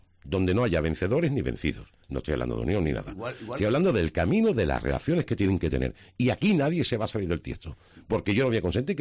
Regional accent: Jerez de la Frontera, Andalusia, Spain; ya como soy de Jerez, me da lo mismo uno que otro

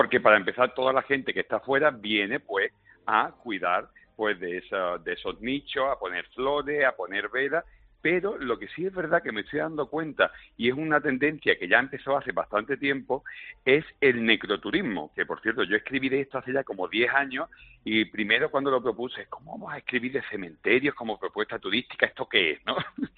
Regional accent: Andalusia, Spain; en mi pueblo, y yo creo que en prácticamente todos los pueblos de Málaga, la castaña no puede faltar.

